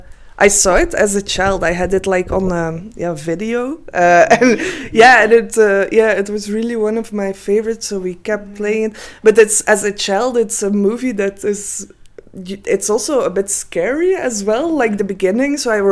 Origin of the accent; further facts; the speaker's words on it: Ghent, Flanders, Belgium; And in Ghent, it was great because I am from Ghent